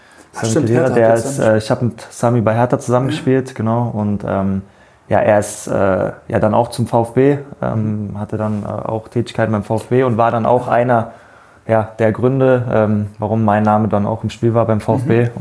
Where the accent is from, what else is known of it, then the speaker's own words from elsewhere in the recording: Berlin, Germany; Ich bin ja auch aufgewachsen am Stadtrand von Berlin